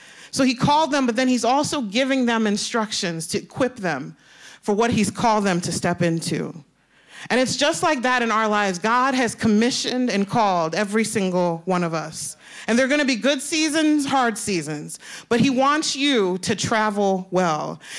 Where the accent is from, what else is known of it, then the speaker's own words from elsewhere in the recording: New York, United States; born there; And I'm Nigerian. I was born in New York, but I'm 100% Nigerian.